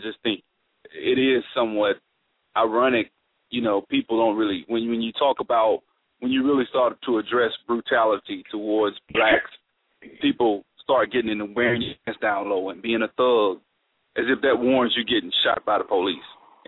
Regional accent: the South, United States; and I'm from the South, but we're both black.

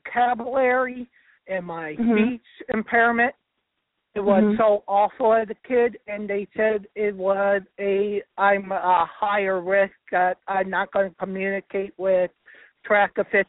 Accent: Latham, New York, United States; just a few minutes from my hometown of Latham. The school is in Troy, New York, one of the suburbs of Albany.

